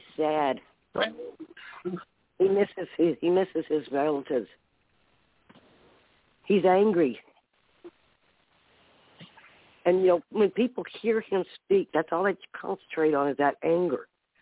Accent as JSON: {"language": "English", "region": "Oklahoma", "country": "United States", "tie": "born or raised there", "said": "like I said, I grew up in Oklahoma."}